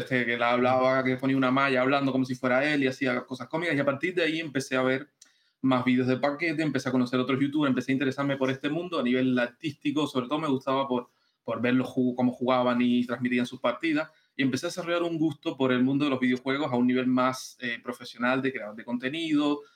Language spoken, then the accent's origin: Spanish; Cuba; Yo era muy chamaco todavía, vivía en Cuba, no teníamos ni siquiera acceso a internet